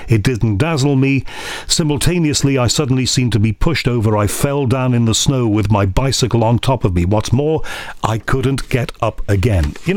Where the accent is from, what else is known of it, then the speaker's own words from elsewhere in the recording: Liverpool, North West England, United Kingdom; You know, being a Scouser, I'm always interested in stories from sort of my area.